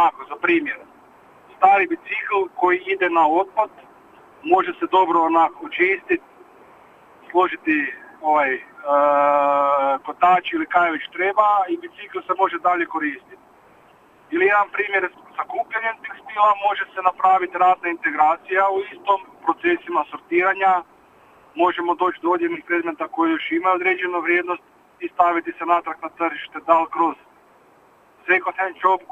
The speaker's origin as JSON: {"language": "Croatian", "town": "Mursko Središće", "region": "Međimurje County", "country": "Croatia", "said": "star 44 godine, dolazim iz Murskog Središća, najsjevernijeg hrvatskog grada"}